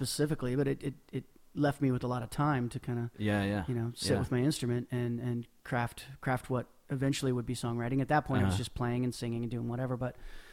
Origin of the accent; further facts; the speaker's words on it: Mount Vernon, Washington, United States; also born or lived in Spokane, United States; Mount Vernon, Washington.